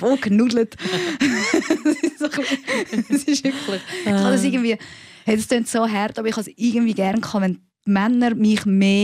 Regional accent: Rapperswil, St. Gallen, Switzerland; Wir sind zu Rappi am See aufgewachsen

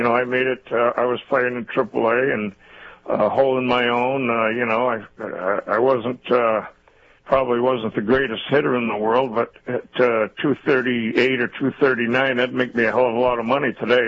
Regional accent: Maine, United States; Well, you know, growing up, you know, when basically if you left the state of Maine, you thought you had traveled around the world.

